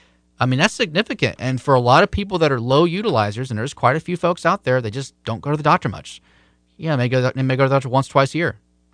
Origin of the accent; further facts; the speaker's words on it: Florida, United States; a large chunk of my business is here in my home state of Florida.